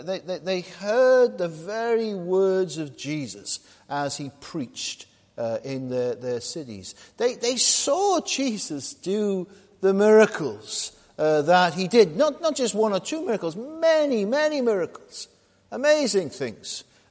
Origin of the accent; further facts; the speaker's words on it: Wales, United Kingdom; Now, I'm a Welshman, so I'm not sort of an English nationalist by any stretch of the imagination.